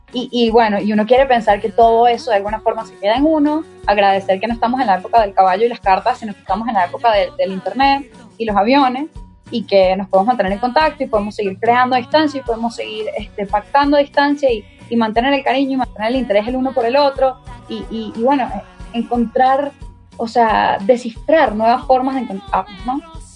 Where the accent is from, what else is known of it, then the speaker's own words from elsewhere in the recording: Venezuela; moved away; no solo los que nos fuimos de Venezuela, sino los que están en una Venezuela totalmente transformada